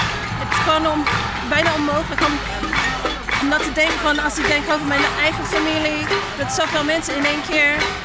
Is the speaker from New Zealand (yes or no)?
yes; New Zealand; Ik kom uit Nieuw-Zeeland.